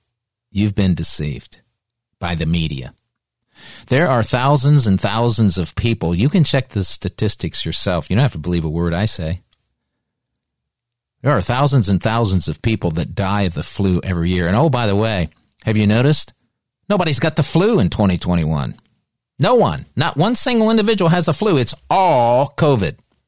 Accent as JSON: {"language": "English", "region": "Ohio", "country": "United States", "said": "Here in my home state of Ohio"}